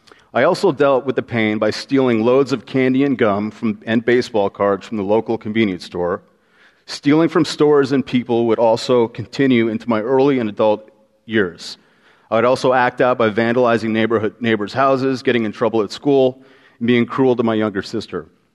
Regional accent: Boston, Massachusetts, United States; born there; November 10th, 1972, I was born in Boston, Massachusetts, 6 weeks premature, 4 pounds, 5 ounces

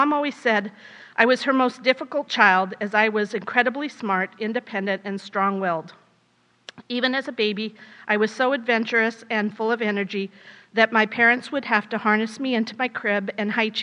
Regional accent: Long Beach, California, United States; I was born in Long Beach, California, and spent the first 9 years of my life living just a few blocks from the beach.

